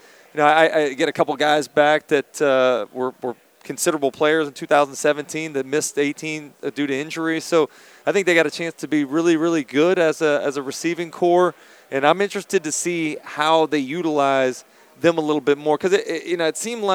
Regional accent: Gainesville, Florida, United States; when I was a kid growing up in Gainesville, when I was a player at Florida, that was a big rivalry.

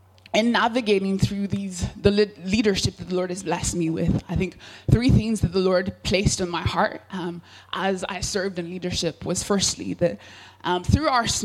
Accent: Coleraine, Northern Ireland, United Kingdom; also born or lived in Nigeria; So my family and I, we moved from Nigeria about 12 years ago. We moved to Coleraine. So I've grown up in Coleraine. I grew up in Port Sturt, went to Port Sturt Primary School, and then went to Loretta College

